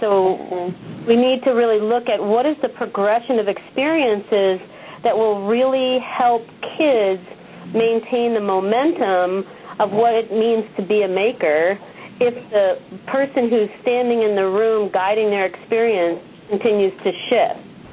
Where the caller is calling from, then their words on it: Vermont, United States; So I'm calling from Vermont.